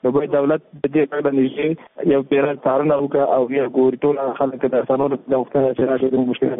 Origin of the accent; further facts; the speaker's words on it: Afghanistan; موږ هم د افغانستان بچیان یو،